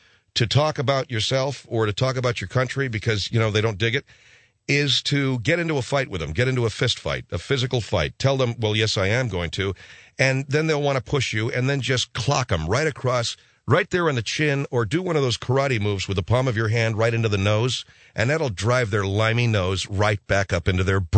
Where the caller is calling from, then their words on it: Japan; I wrote you before. I'm the girl from Japan, one of your 20 girl fans.